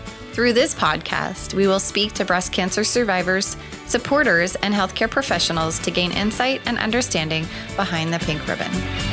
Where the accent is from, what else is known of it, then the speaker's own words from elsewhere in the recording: Pittsburgh, Pennsylvania, United States; currently she has made her way to Pittsburgh, Pennsylvania, which is my hometown.